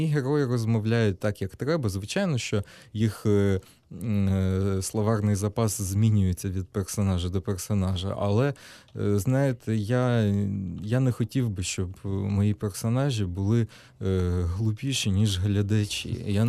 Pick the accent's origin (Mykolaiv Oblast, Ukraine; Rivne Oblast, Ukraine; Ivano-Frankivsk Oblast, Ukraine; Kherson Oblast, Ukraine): Kherson Oblast, Ukraine; Kherson; born there; А я народився в Херсоні, тепер розмовляю вільно і спокійно українською мовою. Повертаюсь в Херсон.